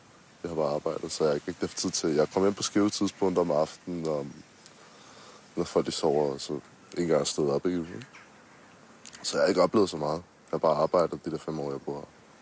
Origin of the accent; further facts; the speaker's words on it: Copenhagen, Capital Region of Denmark, Denmark; Jeg er fra København normalt. Kommer ud fra landet af.